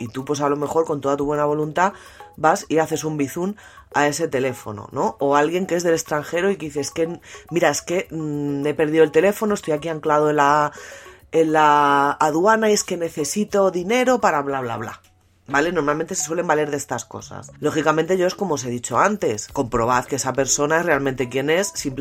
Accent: Spain; Por ejemplo, yo que soy española, en España es +34

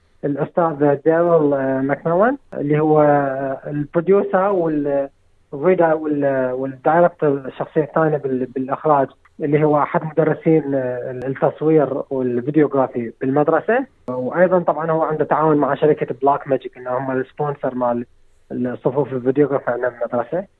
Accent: Iraq; accent: Iraqi; مثل أحد بلهجتنا العراقية نقول ما نقدر ننبل على العلة.

